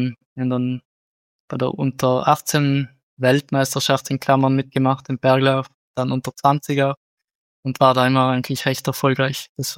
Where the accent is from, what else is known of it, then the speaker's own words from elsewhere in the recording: Tiers, Trentino-Alto Adige, Italy; also ich komme aus Thiers, einem kleinen Bergdorf in den Dolomiten. Da gibt's fast nichts, was flach ist.